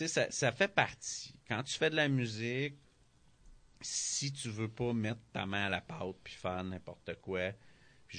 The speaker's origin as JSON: {"language": "French", "town": "Quebec City", "region": "Quebec", "country": "Canada", "said": "nous autres, on vient de Québec."}